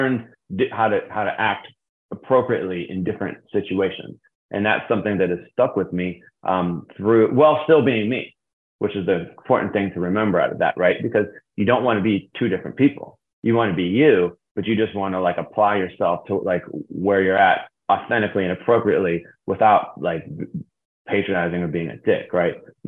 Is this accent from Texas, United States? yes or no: no; Youngstown, Ohio, United States; I grew up in Youngstown, Ohio, which is a very, you know, blue collar town.